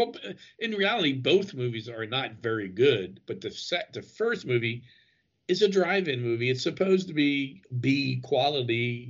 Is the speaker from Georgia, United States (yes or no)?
no; Philadelphia, Pennsylvania, United States; See, where I grew up in Philadelphia